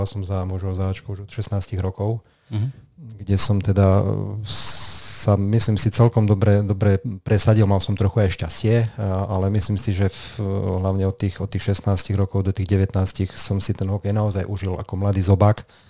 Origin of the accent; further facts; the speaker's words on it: Zvolen, Banská Bystrica Region, Slovakia; Áno, som rodák